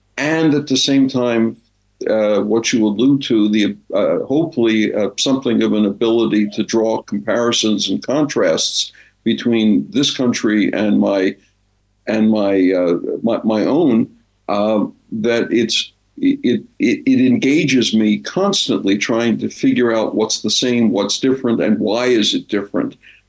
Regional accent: United States; moved away as an adult; also born or lived in Eswatini; now in South Africa; And as an American, but living in South Africa for what seems like forever, I should note, I first came here in 1975 for 2 years with the U.S. government.

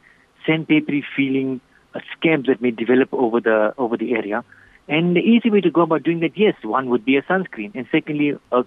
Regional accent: South Africa; we, being South African, we are almost always out in the sunlight.

